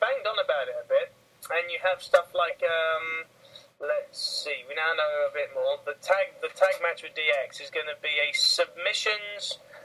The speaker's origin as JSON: {"language": "English", "region": "England", "country": "United Kingdom", "said": "I'm English"}